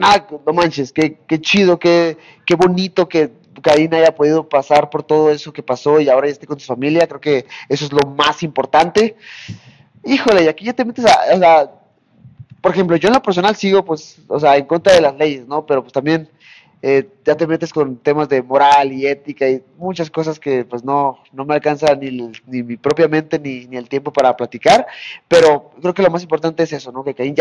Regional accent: Tijuana, Baja California, Mexico; pero yo, por ejemplo, en Tijuana, de donde yo soy

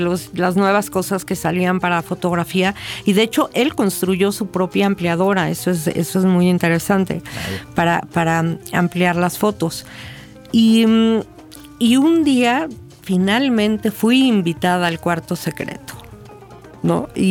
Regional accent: Coyoacán, Mexico City, Mexico; Y bueno, pues crecí en Coyoacán.

